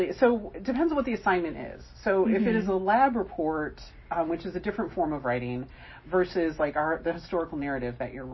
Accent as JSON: {"language": "English", "town": "Chicago", "region": "Illinois", "country": "United States", "said": "I was from Chicago, and we got to travel to St. Louis"}